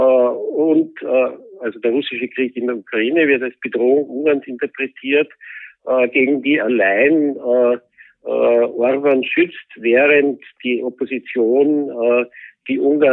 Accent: Austria; ich glaube, wir kennen das als Österreicher ganz gut

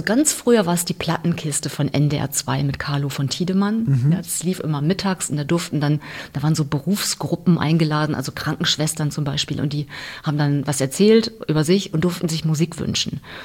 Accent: Cloppenburg, Lower Saxony, Germany; ich komme aus Kloppenburg, hatte ich ja erwähnt, da gibt es eigentlich nur eine Farbe, da wird man quasi in eine schwarze Welt hineingeboren.

